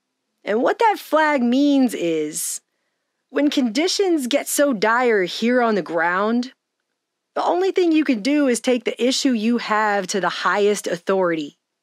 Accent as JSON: {"language": "English", "country": "United States", "said": "Now, I'm an American, and I was raised in a country that was founded upon some self-evident truths."}